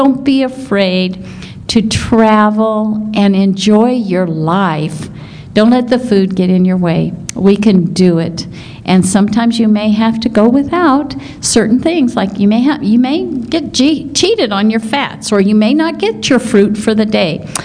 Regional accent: Colorado, United States; I'm from Colorado

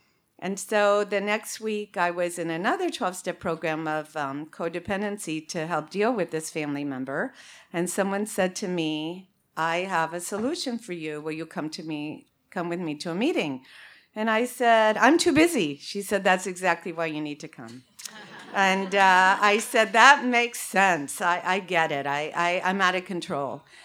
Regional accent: Arizona, United States; this morning I'm being joined by Barbara and Ginger, and we're all from Arizona.

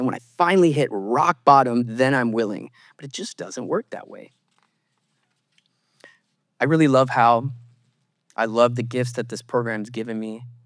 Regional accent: Illinois, United States; I grew up outside Chicago. I was born in 1977 to two loving parents.

